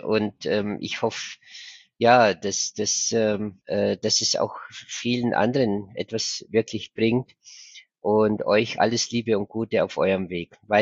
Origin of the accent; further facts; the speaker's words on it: Munich, Bavaria, Germany; Ich bin 2 Blöcke weiter aufgewachsen im Münchner Schlachthofviertel, ja, südlich von der Theresienwiese.